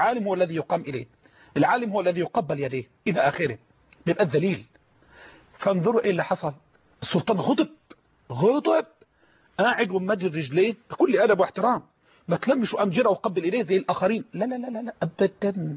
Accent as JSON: {"language": "Arabic", "country": "Egypt", "said": "يعني اصلا انا العرف العام جاري عندنا في مصر"}